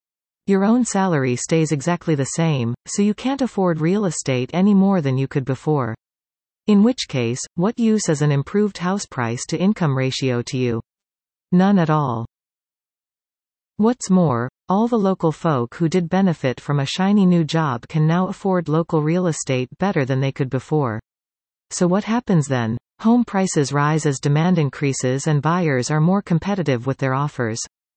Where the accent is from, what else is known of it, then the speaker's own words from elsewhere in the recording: London, United Kingdom; I come from London, England, which is by anybody's standards a world-leading city with countless global HQs, particularly in the financial industry.